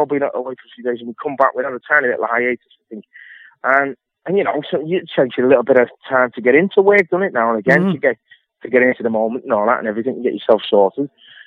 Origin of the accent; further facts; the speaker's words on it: North West England, United Kingdom; accent: Scouse; because he's another little scouser, so me and Phil used to have a laugh